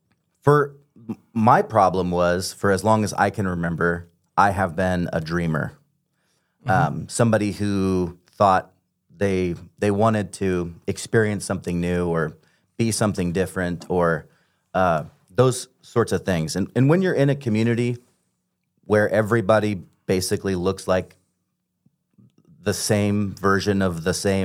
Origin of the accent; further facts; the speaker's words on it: Oregon City, Oregon, United States; I was born and raised in the Followers of Christ Church in Oregon City, and... I would say that I'm from a good pedigree.